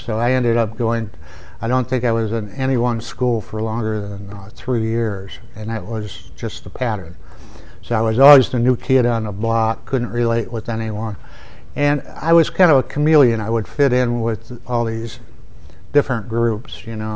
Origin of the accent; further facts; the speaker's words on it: Cleveland, Ohio, United States; born there; I was born in Cleveland, Ohio, on November 1st, 1946. So you don't have to figure out how old I am.